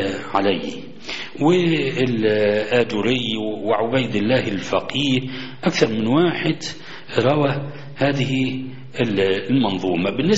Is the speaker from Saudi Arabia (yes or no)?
no; Egypt; الناس عندنا في مصر لم يسمعوا من علمائهم إلا أن إطلاق اللحية واجب